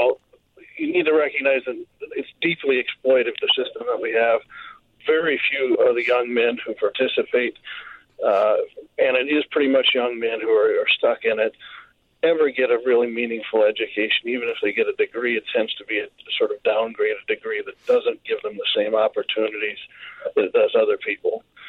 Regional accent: Nebraska, United States; now in St. Paul, United States; I grew up in Nebraska with two college professors as parents

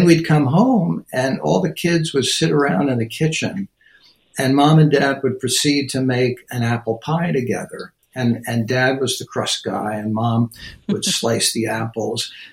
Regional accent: Plainfield, New Jersey, United States; I'm one of seven children. We grew up in Plainfield, New Jersey.

